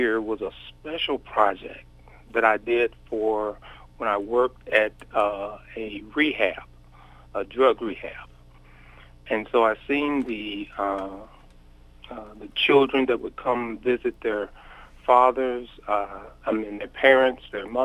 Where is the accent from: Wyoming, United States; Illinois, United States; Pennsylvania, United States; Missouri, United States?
Missouri, United States; also born or lived in Oklahoma; Well, I was originally from Missouri and I moved to Oklahoma for about 9 years. Then I moved back to Missouri.